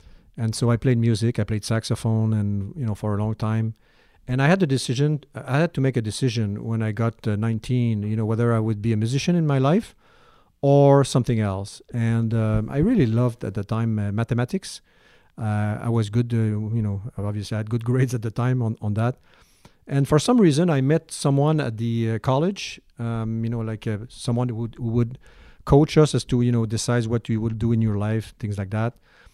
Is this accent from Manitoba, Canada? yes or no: no; Shawinigan, Quebec, Canada; So I come from a place called Shawinigan in between, Quebec and Montreal, Quebec City and Montreal. And I grew up there with a great family.